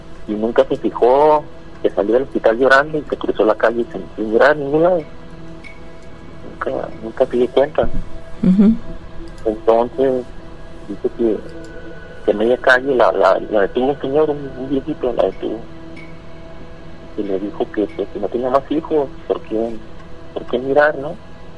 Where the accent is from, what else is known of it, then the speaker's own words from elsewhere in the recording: Guadalajara, Jalisco, Mexico; yo soy de Guadalajara.